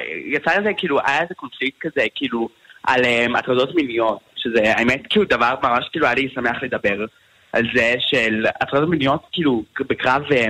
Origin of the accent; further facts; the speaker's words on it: Australia; also born or lived in Petah Tikva; האמת נולדתי בפתח תקווה, אוקיי, נולדתי בבלינסון, גוד מורנינג, אוקיי. אחרי זה עברתי כשהייתי בן חצי שנה לאוסטרליה, אוסטרליה, אוקיי.